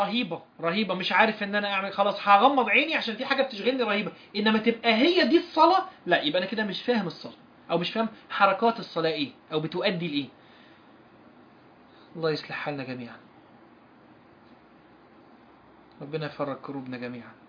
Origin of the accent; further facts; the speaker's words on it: Morocco; انا من المغرب واحنا عندنا ليلة 26، احنا كده.